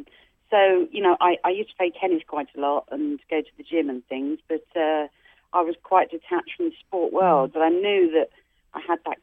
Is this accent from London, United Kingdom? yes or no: yes; London, United Kingdom; London, you know, my hometown, would actually host the Olympics and Paralympics in 2012.